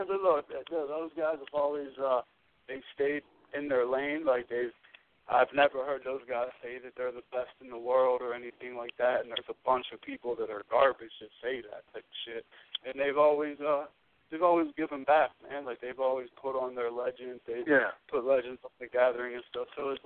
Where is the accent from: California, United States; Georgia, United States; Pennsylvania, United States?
Pennsylvania, United States; Pittsburgh; It was always a name that I heard growing up in Pittsburgh.